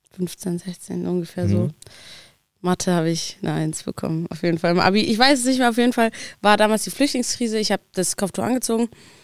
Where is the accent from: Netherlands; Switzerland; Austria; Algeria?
Algeria; German is a second language; now in Germany; Also ich komme aus Algerien